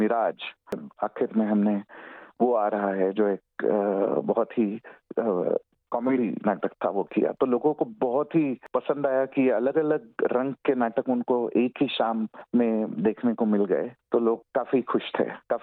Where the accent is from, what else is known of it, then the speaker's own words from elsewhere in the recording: Mumbai, Maharashtra, India; हम जिस संकुल में मैं बड़ा हुआ, पला बड़ा, जिस सोसाइटी में, मुंबई के विले पार्ले स्थित रामानंद सोसाइटी में